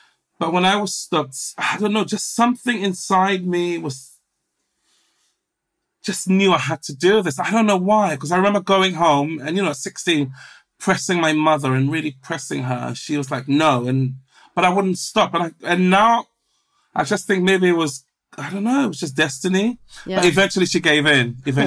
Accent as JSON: {"language": "English", "country": "Ghana", "tie": "born there", "said": "I was born in Ghana, which is the coast of West Africa."}